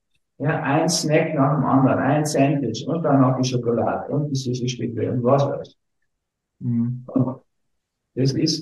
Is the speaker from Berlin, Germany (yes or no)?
yes; Berlin, Germany; born there; ich bin in Berlin geboren